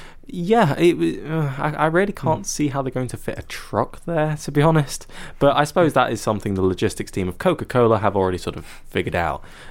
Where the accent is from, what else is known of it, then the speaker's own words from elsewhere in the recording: United Kingdom; I'm a fake Brit for not liking tea.